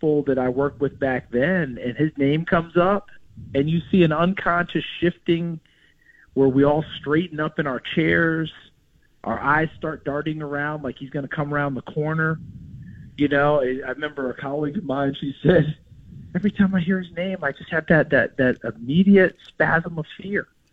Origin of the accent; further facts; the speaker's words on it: New York, United States; also born or lived in Elizabethton, Tennessee; I was born in East Tennessee, right? Elizabethan, Tennessee. My mom's from there. My dad's from West Virginia. Okay? Tennessee had a big imprint on me, even though I didn't live there. We moved to New York State when I was two